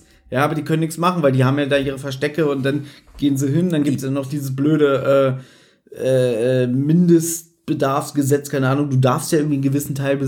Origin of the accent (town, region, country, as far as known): Berlin, Germany; born or raised there